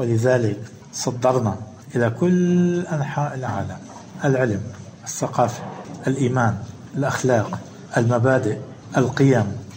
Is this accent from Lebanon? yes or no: yes; Lebanon; ونحن في لبنان كما في الكنيسة الأنطاكية الأرثوذكسية لنا تاريخ، نحن مانا أولاد مبارح